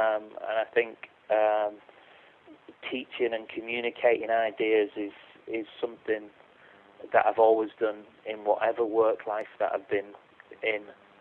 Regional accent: Wigan, North West England, United Kingdom; I was part of a music collective in my hometown of Wigan

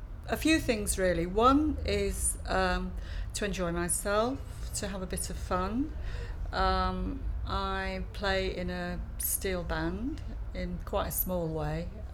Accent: Bradford, Yorkshire and the Humber, United Kingdom; I'm 63 years old, and I'm from Bradford in West Yorkshire.

